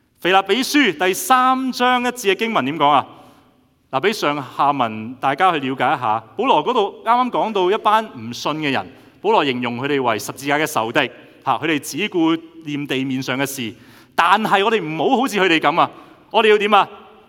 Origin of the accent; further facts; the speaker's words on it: Canada; 作為加拿大人，我哋去到夏威夷，我哋仍然係加拿大人